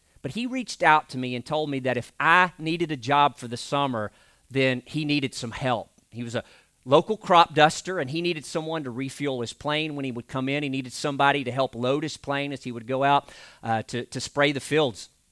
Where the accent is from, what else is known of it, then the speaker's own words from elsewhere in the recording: Truman, Arkansas, United States; I was living in my hometown of Truman, Arkansas, the northeast corner of the state